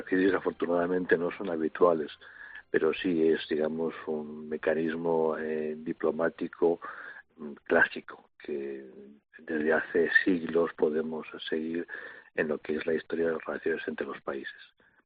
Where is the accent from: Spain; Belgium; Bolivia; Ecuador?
Spain; Y para nosotros como españoles es posiblemente la humillación más grave